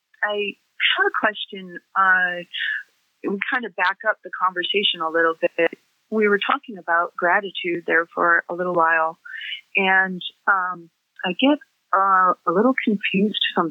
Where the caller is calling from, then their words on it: Idaho, United States; I'm calling from Idaho.